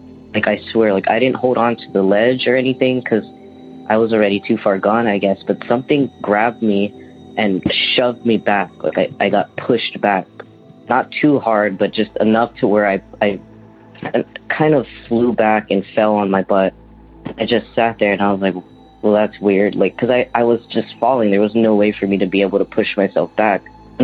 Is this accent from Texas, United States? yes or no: yes; Texas, United States; I'm from Texas.